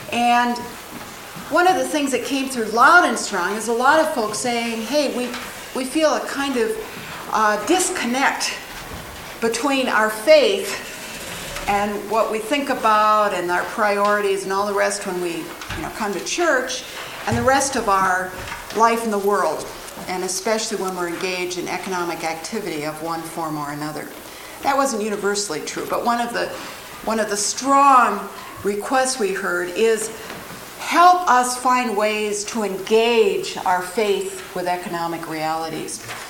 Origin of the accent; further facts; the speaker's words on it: Chicago, Illinois, United States; I'm from Chicago